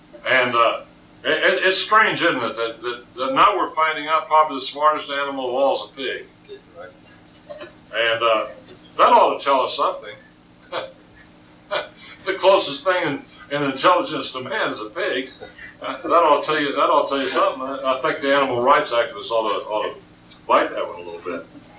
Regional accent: Colorado, United States; also born or lived in Wyoming; I was raised up in my youth around ranches and horses and cattle. And so, and I was born and raised out in Colorado and lived a good part of my life in Wyoming and so on.

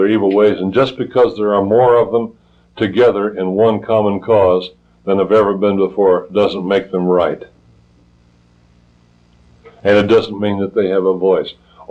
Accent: Windsor, Colorado, United States; born there; We had an old man in our town. I was born in Windsor, Colorado

